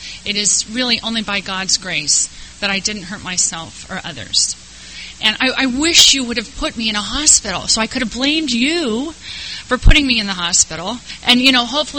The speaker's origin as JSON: {"language": "English", "region": "California", "country": "United States", "tie": "born or raised there", "also_born_or_lived": "Modesto", "said": "I was born in Modesto, California. I don't know if you know where that is. Ooh, gnarly. Home of Gala Wine and American Graffiti. And I didn't live very long there before we moved to Southern California."}